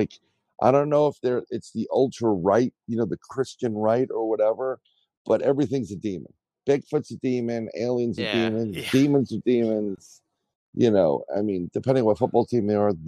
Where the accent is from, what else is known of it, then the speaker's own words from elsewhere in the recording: Bronx, New York, United States; I grew up in the Bronx.